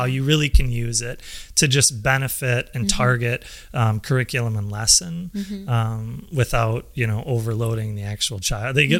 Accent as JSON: {"language": "English", "region": "Wisconsin", "country": "United States", "said": "We lived in Wisconsin. I'm from Wisconsin."}